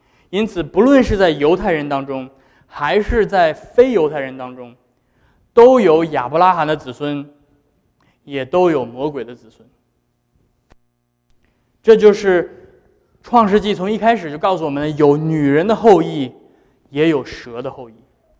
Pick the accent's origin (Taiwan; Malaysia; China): China; 就好像我们今天我们是中国人，对吧？